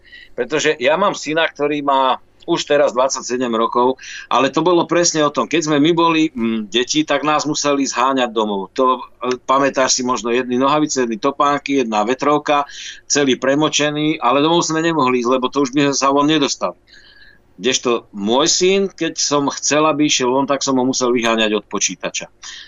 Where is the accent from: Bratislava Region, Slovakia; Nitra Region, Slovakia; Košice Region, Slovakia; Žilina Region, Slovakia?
Nitra Region, Slovakia; Nitra; Ja som v podstate rodák z Nitry. Tu som sa narodil, tu som strávil gro svojho detstva alebo svojej mladosti.